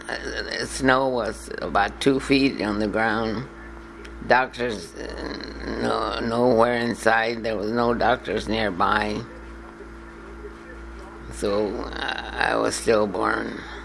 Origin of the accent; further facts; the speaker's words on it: Colorado, United States; born there; I was born in Colorado, Gil, Colorado.